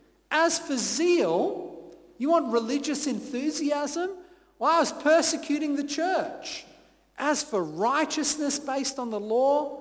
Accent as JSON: {"language": "English", "town": "Hobart", "region": "Tasmania", "country": "Australia", "said": "the fact that I'm from Hobart and not Launceston or, God forbid, Burnie."}